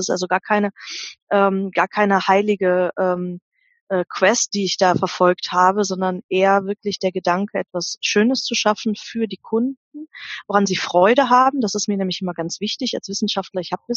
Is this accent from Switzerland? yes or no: no; North Rhine-Westphalia, Germany; born there; Ich bin ja Gott sei Dank Rheinländer. Also ich stamme gebürtig aus dem Rheinland, genau zwischen Düsseldorf und Köln. In meiner Heimatstadt trinkt man Alt und Kölsch.